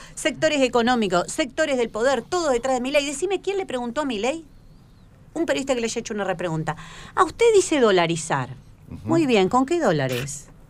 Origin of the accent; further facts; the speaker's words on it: Tucumán, Argentina; Yo vengo de Tucumán